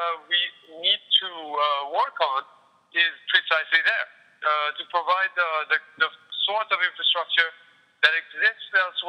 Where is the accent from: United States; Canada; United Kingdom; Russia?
Canada; I'm also Canadian.